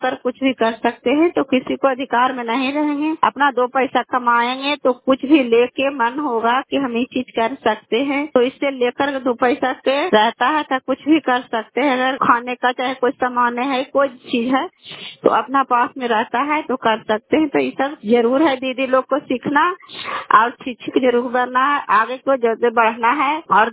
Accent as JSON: {"language": "Hindi", "town": "Chandi", "region": "Bihar", "country": "India", "said": "घर कल्याणपुर वाली, बेलसी पंचायत प्रखंड चंडी, जिला नालंदा का निवासी हूँ।"}